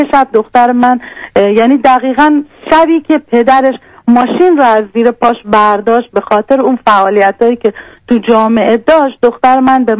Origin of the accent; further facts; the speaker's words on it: Iran; moved away as an adult; now in Australia; 8 ساله که از ایران بیرون اومدیم و به استرالیا اومدیم. 1 سال ترکیه بودیم، پناهنده شدیم. یعنی علت اومدنمونم جز اقلیت‌های مذهبی هستیم که دانشگاه نمیتونیم بریم.